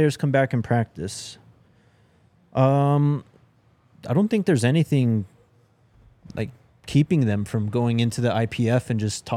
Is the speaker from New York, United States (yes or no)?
no; New Mexico, United States; But I mean, I grew up in New Mexico, so I had to find teams myself, which is why.